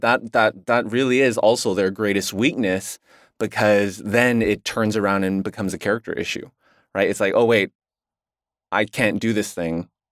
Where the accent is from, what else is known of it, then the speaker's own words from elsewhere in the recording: Canada; moved away as an adult; now in United States; So as a Canadian, you know, living in America for almost 2 years now.